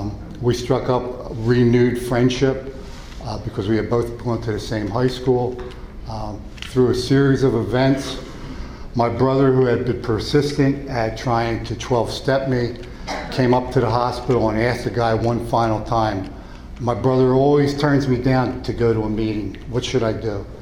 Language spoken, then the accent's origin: English; Norristown, Pennsylvania, United States; I trekked out across a muddy cornfield to head back down to Norristown, my hometown.